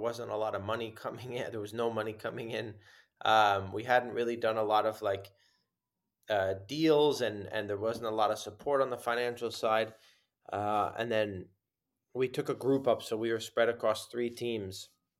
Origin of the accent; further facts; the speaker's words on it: New York, United States; I think that's one of the benefits of growing up in New York. That comes with a lot of the downsides of growing up in a big city